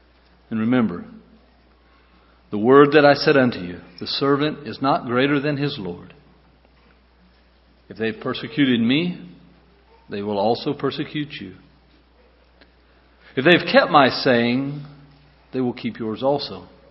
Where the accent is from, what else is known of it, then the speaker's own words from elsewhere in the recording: Arkansas, United States; now in Creel, Mexico; you would probably never know it by listening to me, but I am from Arkansas. That's where our home, family, and home congregation is. We are currently living in Mexico, in the mountains, in Creel, Chihuahua, Mexico.